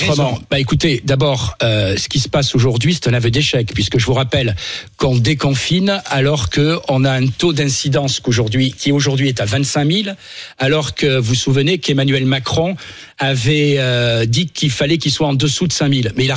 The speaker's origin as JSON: {"language": "French", "region": "Provence-Alpes-Côte d'Azur", "country": "France", "said": "je suis du Vaucluse. J'ai été maire de Valréas. J'ai été conseiller général dans le Vaucluse, député dans le Vaucluse."}